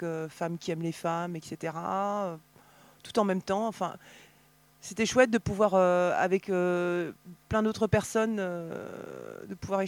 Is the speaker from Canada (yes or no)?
no; Strasbourg, Grand Est, France; Bonjour, je viens de Strasbourg